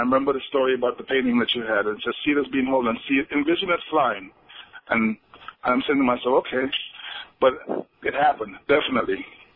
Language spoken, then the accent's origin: English; Trinidad, Trinidad & Tobago; born there; moved away; I'm from the Caribbean originally. I was born in Trinidad, but I've been in this country for over, 42 years.